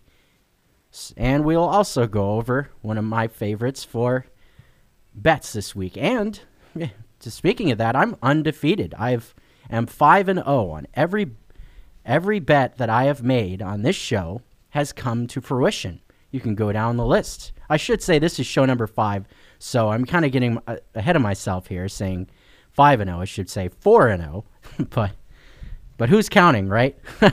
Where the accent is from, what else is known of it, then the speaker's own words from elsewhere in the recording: Hillsburg, Oregon, United States; with some local friends of mine from my hometown of Hillsburg, about 70 miles, or less than that, but 50, 60 miles north of here.